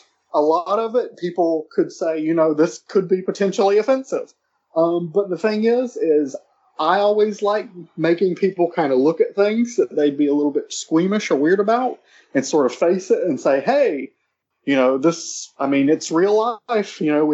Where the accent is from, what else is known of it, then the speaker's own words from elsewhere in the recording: Waxhaw, North Carolina, United States; that one ghost tour in my hometown of Waxhaw, North Carolina, grew to 50 all over North and South Carolina.